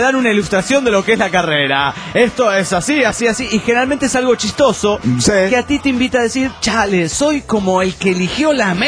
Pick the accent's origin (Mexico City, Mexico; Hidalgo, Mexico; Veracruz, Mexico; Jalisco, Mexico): Mexico City, Mexico; now in Monterrey, Mexico; del DF mexicano.